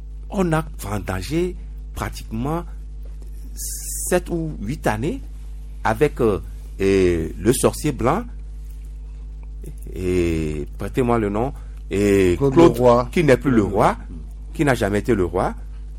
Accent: Togo; en tant que Togolais.

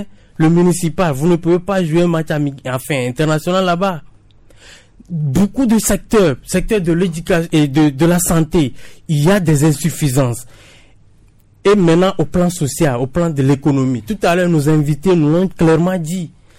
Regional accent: Togo; Je l'ai toujours dit, moi je suis togolais.

